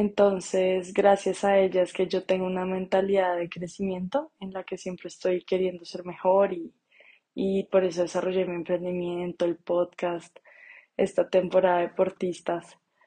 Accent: Colombia; sabe que soy colombiana, que tengo 2 hijos

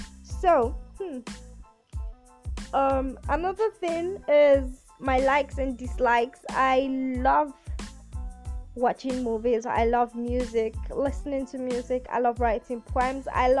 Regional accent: Abeokuta, Ogun, Nigeria; I am from Ogun State, Nigeria. I'm from Abeokuta, a proud Ijaya girl. Yeah, very, very proud. I was born in Abeokuta, and I grew up in Abeokuta.

